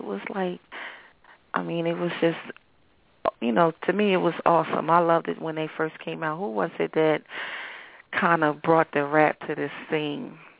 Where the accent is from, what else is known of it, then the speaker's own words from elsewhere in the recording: Wilmington, Delaware, United States; I'm from Wilmington. I'm from Wilmington, Delaware.